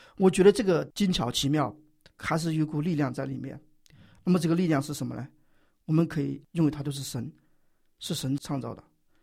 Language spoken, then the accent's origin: Chinese; China; 我们作为一个中国人，我们知道有记载的